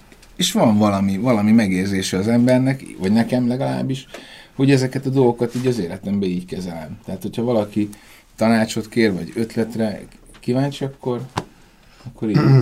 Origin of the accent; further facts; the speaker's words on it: Szabolcs-Szatmár-Bereg, Hungary; ezt Szabolcsban nőttem föl, ott láttam, hogy ahol nagyon kedvesen beszélnek, hozzák a töltött káposztát